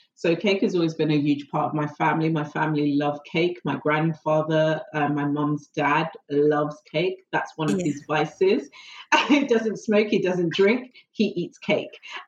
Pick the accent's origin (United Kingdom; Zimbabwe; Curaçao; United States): Zimbabwe; born there; growing up, we've always had cake in the house. And I think you can kind of make it a cultural thing because I was born in Zimbabwe. So my family are born in Zimbabwe and we have a big thing about cake and tea.